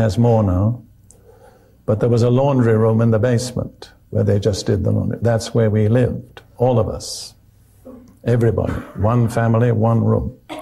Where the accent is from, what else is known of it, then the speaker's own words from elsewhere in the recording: United Kingdom; And being British, I was interested to notice